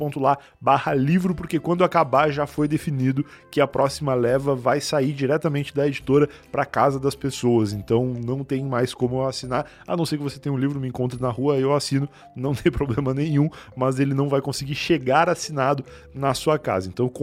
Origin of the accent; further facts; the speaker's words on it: Rio Grande do Sul, Brazil; moved away as an adult; Eu sou gaúcho, cara. Eu nasci lá, morei lá até os 23 anos.